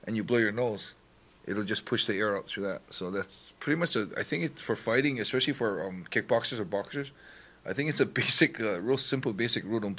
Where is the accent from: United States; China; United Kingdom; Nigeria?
United States; Hawaii; now in Japan; In Hawaii. Yeah.